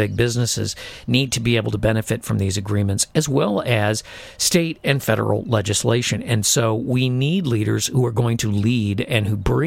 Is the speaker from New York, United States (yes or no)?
no; California, United States; now in Nevada, United States; you know, I grew up in California. It's the most beautiful state in the world, but they're crazy these days. And I live in Nevada.